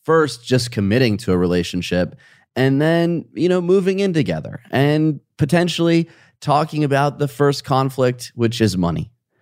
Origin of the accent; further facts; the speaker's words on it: Midwest, United States; I have experienced more living on both coasts, growing up in the Midwest.